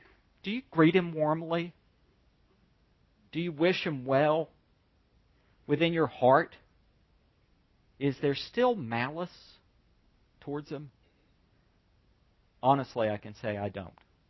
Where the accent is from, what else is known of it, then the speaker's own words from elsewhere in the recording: the South, United States; You know, I grew up in the South where taxation is very low